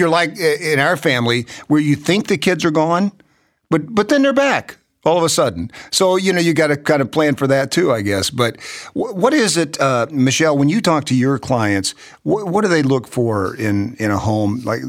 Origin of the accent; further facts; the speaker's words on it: Knoxville, Tennessee, United States; I grew up in Knoxville, Tennessee.